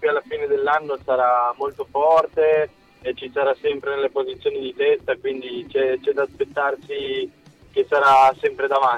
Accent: Turin, Piedmont, Italy; sono tornato un po' a casa nel mio paese, Torino.

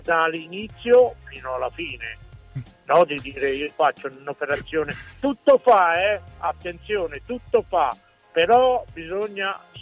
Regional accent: Gubbio, Umbria, Italy; io sono di Gubbio e sono nato a Gubbio

